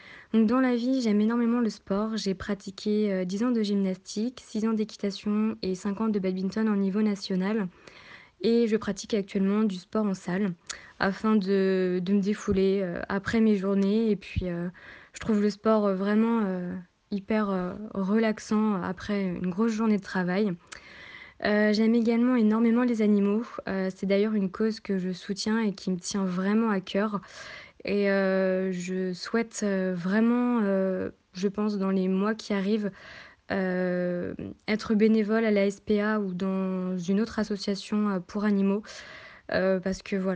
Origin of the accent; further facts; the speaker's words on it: Pays de la Loire, France; 24 ans et j'habite à La Flèche, une ville qui se situe près du Mans dans le département de la Sarthe. Je viens de la région des Pays de la Loire.